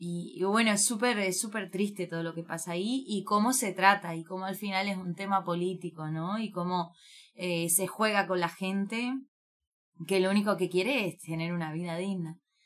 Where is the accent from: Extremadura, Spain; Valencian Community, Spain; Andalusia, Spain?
Andalusia, Spain; Cádiz; also born or lived in Madrid; now in Uruguay; yo vengo de Cádiz, España, que es una ciudad con unas playas muy lindas y con el mar con mucha presencia del mar siempre. Y bueno, después es cierto que viví un tiempo en Madrid, pero después me vine aquí a Uruguay